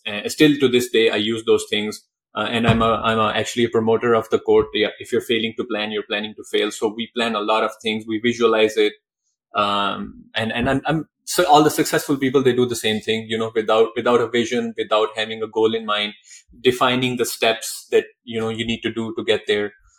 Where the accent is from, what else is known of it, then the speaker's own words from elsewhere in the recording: Pakistan; Since I'm a kid, my family, I'm from Pakistan